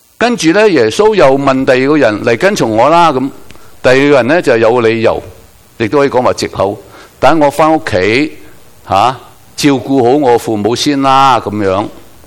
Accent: Guangdong, China; 大家睇到呢啲草莓啊，我哋广东人叫士多啤梨啊

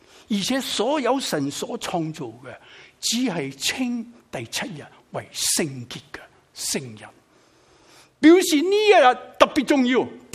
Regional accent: Shanghai, China; 我是上海人，所以又不是南又不是北，但是我属于北方人。

